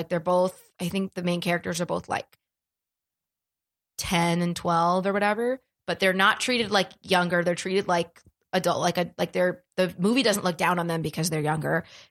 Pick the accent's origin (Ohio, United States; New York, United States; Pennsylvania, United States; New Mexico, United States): New York, United States; Well, I'm from New York.